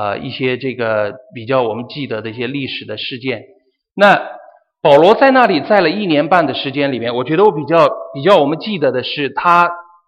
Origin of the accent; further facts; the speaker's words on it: Yunnan, China; born there; 这个在我们西南，我是在云南出生的，这个在西南